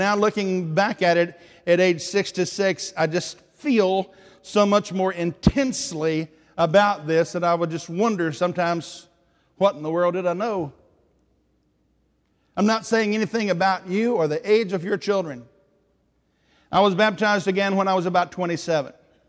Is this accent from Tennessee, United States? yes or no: yes; Tennessee, United States; And I will say, now, I'm from Tennessee.